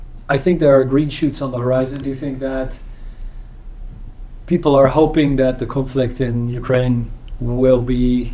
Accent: Netherlands; I'm from the Netherlands, and the Dutch did everything they could to kill off the housing market

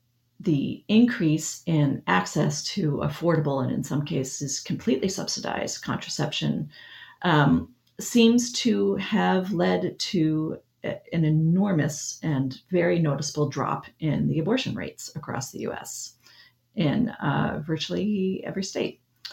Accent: Michigan, United States; The second story comes from my home state of Michigan

